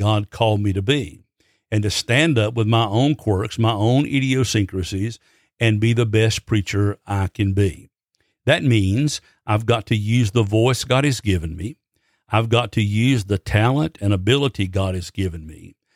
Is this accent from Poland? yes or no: no; Alabama, United States; now in North Carolina, United States; I'm from Alabama, and I live here in the mountains of North Carolina, and I hear a lot of preachers who talk just like this.